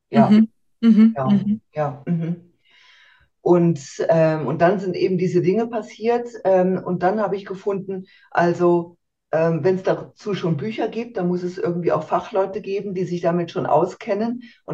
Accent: Germany; moved away as an adult; now in Switzerland; Also grundsätzlich bin ich erstmal in Deutschland aufgewachsen, geboren und aufgewachsen und bin dann aber mit Anfang 30 in die Schweiz gezogen, weil mein Mann hier eine Arbeitsstelle bekommen hat.

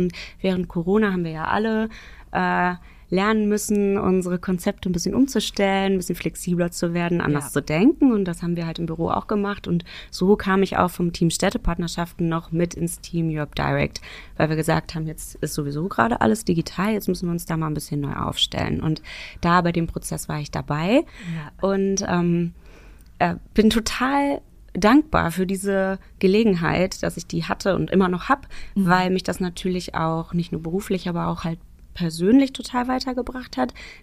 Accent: Ratingen, North Rhine-Westphalia, Germany; born there; Also ich bin ja gebürtige Ratingerin, Blumeklemmerin.

